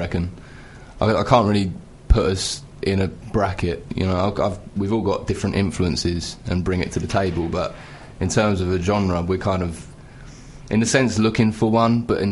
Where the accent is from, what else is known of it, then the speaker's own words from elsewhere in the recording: Dagenham, London, United Kingdom; now in Chelmsford, United Kingdom; But I'm originally from Dagenham.